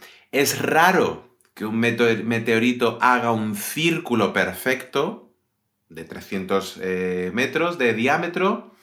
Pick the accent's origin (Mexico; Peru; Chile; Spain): Spain; San Fernando, Andalusia; En Cádiz. Bueno, Cádiz es mi ciudad también.